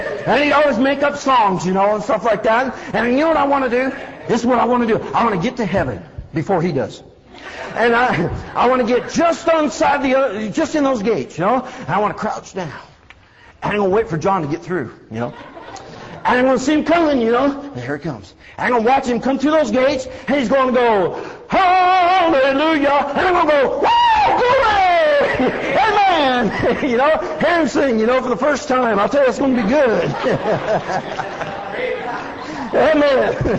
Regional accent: California, United States; Now, you got to understand, I grew up in California.

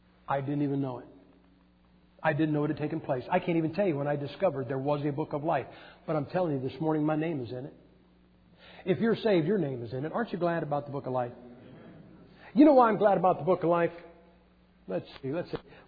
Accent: Massillon, Ohio, United States; I'm from Massillon, Ohio.

